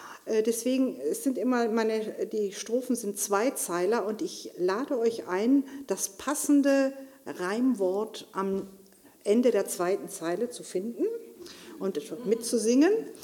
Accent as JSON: {"language": "German", "country": "United States", "tie": "born there", "second_language": "German", "said": "Ich bin eine gebürtige Amerikanerin, mein Vater war ein irischer Amerikaner, also die ganze Familie meines Vaters waren Iren"}